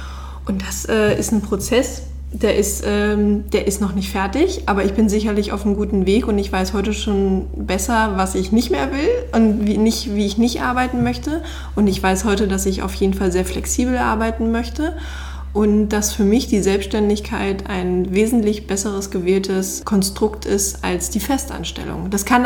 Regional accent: East Germany, Germany; also ich komme ja aus dem Osten.

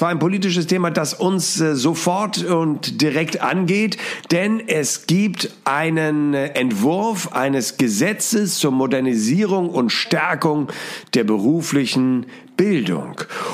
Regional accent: Hamburg, Germany; Also ist meine erste Kritik natürlich jetzt sehr, sehr subjektiv aus meiner Sicht als Hamburger.

